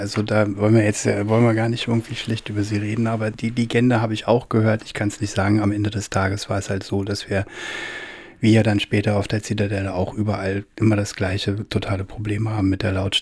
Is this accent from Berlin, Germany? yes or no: yes; Rudow, Berlin, Germany; Ich bin eigentlich aus Rudow. Ich komme eigentlich aus der Gropiusstadt.